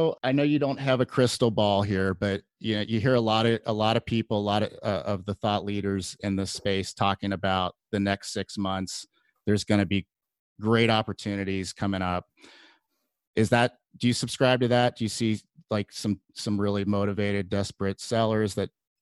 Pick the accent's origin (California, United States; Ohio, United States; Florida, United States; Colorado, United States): Ohio, United States; Cincinnati; moved away; I'm from Cincinnati originally.